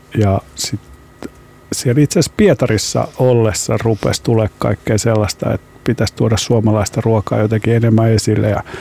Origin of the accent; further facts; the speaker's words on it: Savo, Finland; Et mä oon niinku Savosta